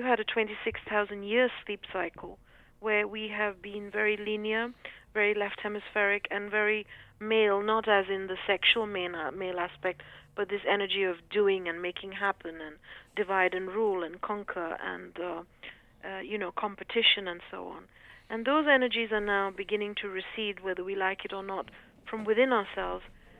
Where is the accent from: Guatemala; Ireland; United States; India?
India; You know, I'm Indian and I'm a woman and therefore I'm, you know, have to stay married to a rich husband.